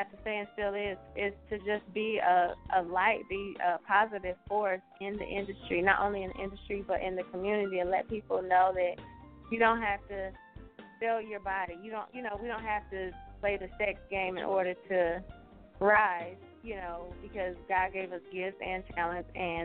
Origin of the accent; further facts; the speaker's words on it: Los Angeles, California, United States; now in South Carolina, United States; Currently I dwell in South Carolina. I'm originally from Los Angeles